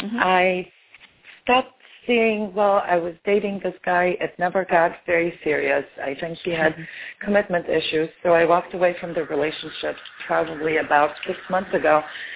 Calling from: Florida, United States; I'm calling from Florida.

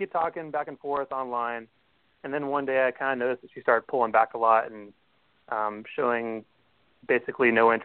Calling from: Ohio, United States; calling from Ohio.

